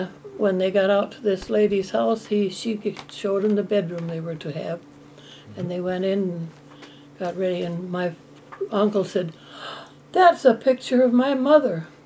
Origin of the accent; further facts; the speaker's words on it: Hampton, Iowa, United States; born there; I was born in Hampton, Iowa.